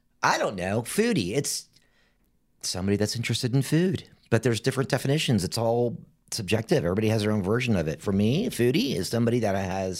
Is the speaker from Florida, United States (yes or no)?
yes; Miami, Florida, United States; also born or lived in New York City / Los Angeles; I mean, and I grew up in Miami, lived in New York City, lived in Los Angeles